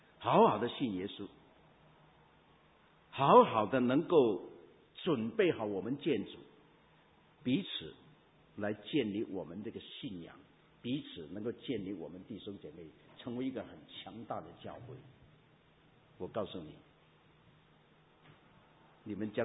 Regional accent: China; 我们中国人有一句话叫吹毛求疵，这句话很好

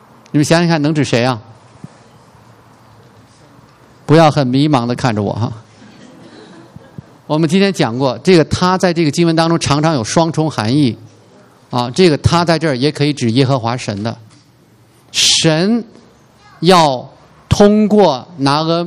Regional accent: China; 大家知道我们中国人文化当中什么意思啊？

